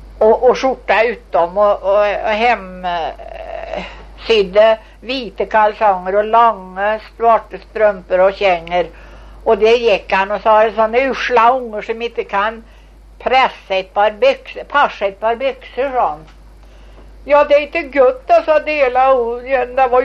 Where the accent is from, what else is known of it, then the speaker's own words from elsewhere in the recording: Värmland, Sweden; Och du vet, vi är värmlänningar.